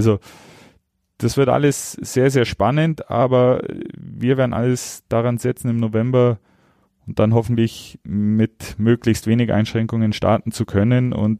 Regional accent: Augsburg, Bavaria, Germany; ich bin stolzer Augsburger

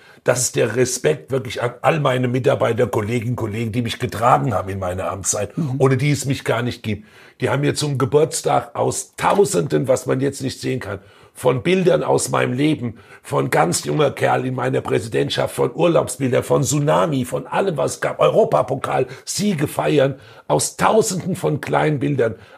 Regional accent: Frankfurt, Hesse, Germany; Und du findest auch ich heute noch als echter Frankfurter Botschafter immer noch eine Ecke und immer noch eine Kneipe

